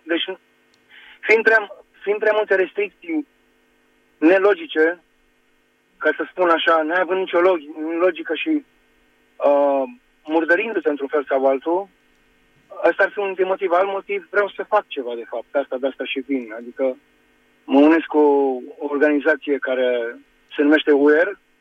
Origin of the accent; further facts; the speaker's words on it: Romania; noi totuși am crescut într-o frică de Dumnezeu. Vorbesc în general ca români